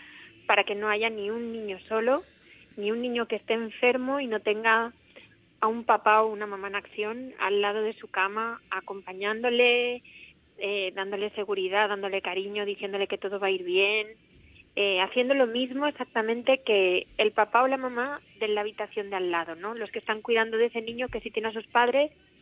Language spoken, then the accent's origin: Spanish; Valencia, Valencian Community, Spain; como valenciana y como fallera